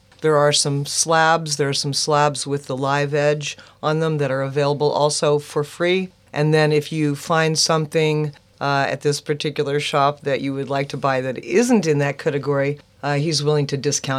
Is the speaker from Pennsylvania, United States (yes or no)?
no; New Jersey, United States; A little bit souther than that.